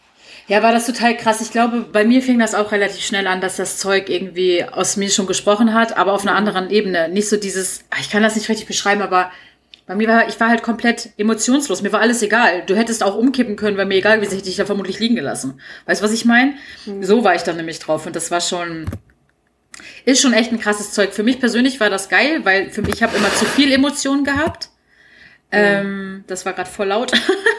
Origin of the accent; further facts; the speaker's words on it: Celle, Lower Saxony, Germany; ich musste, wenn ich von Celle nach Wolfsburg gefahren bin, in Lehrte umsteigen